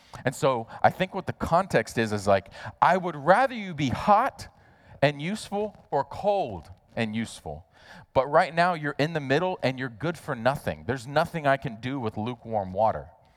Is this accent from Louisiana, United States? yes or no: no; Georgia, United States; I'm going to pronounce them like I grew up in Georgia because that's how I pronounce them